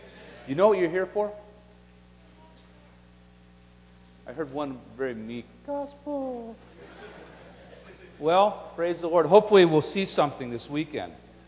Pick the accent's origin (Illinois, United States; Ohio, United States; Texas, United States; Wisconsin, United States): Wisconsin, United States; Madison; also born or lived in California; I'm from Madison, Wisconsin. And probably you all would know where that is, right? Now, I used to be from California until recently.